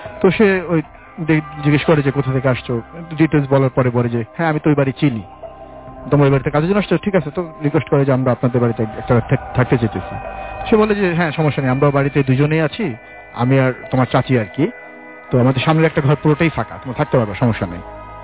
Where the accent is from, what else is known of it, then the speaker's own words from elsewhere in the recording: Dhaka Division, Bangladesh; ওই সময় মাগুরা থেকে ওই আমাদের যে গ্রাম মাদারীপুর জেলার যে গ্রাম, সেখানে আসতে